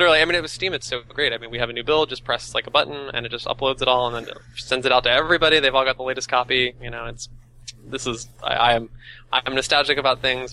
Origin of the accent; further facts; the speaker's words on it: United States; as an American, that really, you know, that we learn a lot about and is sort of cool is American history and the Civil War.